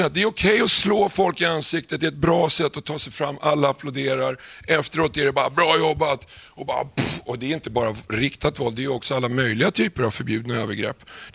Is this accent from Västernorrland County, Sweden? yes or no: no; Vårby gård, Stockholm County, Sweden; Jag är från Vårby gård och där tycker man inte om poliser som regel.